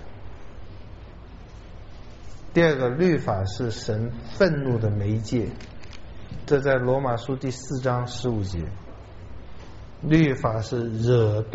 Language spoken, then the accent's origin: Chinese; China; 我们中国人没有尊重法律的传统，我觉得没有。我们中国人有玩法的传统